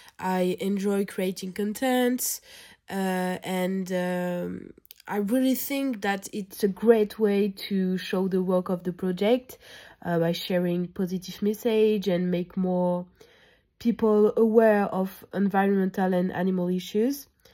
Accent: France; English is a second language; I'm from France.

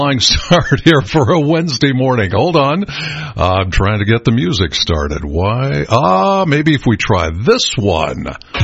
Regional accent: Pennsylvania, United States; yours truly, I grew up in the York and Adams County area, mostly York County

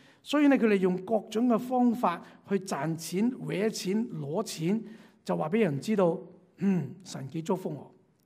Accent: China; 我们中国人有一句话嘛，是形于内

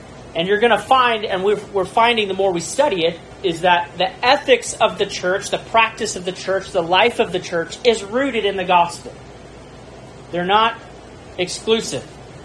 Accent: Denver, Colorado, United States; I grew up in Denver, Colorado, and, you know, obviously Broncos and Cowboys.

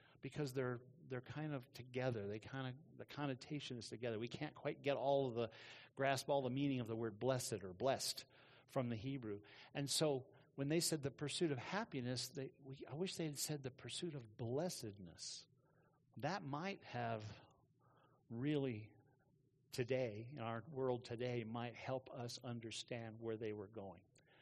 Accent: United States; So it, to me, as an American, it really doesn't have any great importance, but it has great importance in Mexico.

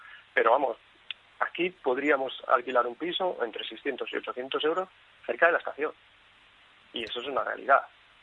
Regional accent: Valladolid, Castile and León, Spain; nosotros somos de aquí de Valladolid y siempre hemos querido vivir aquí.

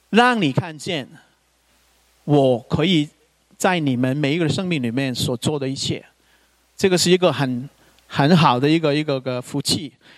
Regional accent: Hong Kong; 因为我是香港人

